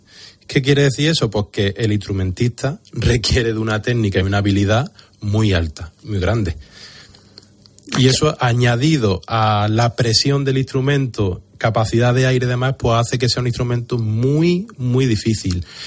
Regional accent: Baza, Andalusia, Spain; hubo un momento que en Baza, en mi pueblo, ya no había banda. Entonces me tuve que desplazar a tocar a Granada.

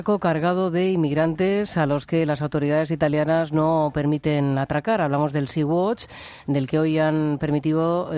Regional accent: Region of Murcia, Spain; que está entre Lorca y Puerto Lumbreras, hombre, en mi tierra, en Murcia, claro.

